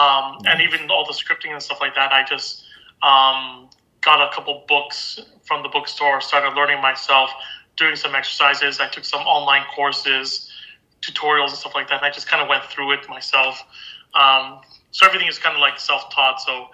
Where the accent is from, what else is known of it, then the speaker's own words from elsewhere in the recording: Toronto, Ontario, Canada; when I was growing up in Toronto, around like when I was 6 years old